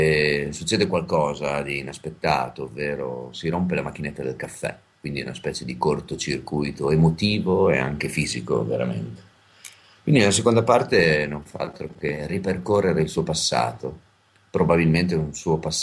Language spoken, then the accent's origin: Italian; Santa Sofia, Emilia-Romagna, Italy; Veniamo da Santa Sofia, che è un paese nelle colline romagnole.